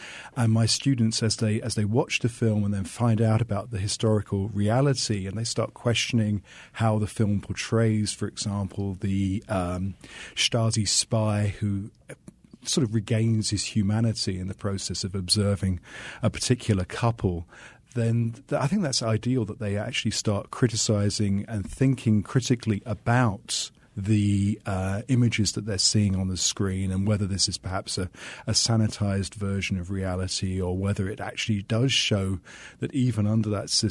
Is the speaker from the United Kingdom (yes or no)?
yes; England, United Kingdom; I think as an Englishman, I can identify with the stereotyping.